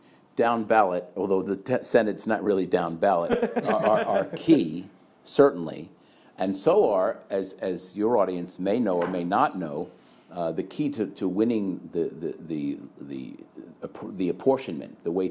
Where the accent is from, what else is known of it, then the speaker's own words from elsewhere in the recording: Queens, New York, United States; I'm from Queens, New York. Trump lived a mile away from me. I know these kind of guys.